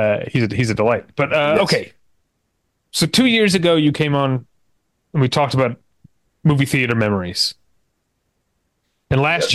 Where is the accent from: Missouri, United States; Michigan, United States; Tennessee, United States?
Missouri, United States; St. Louis; now in Los Angeles, United States; but I'm from St. Louis originally, St. Louis, Missouri. And I live in Los Angeles.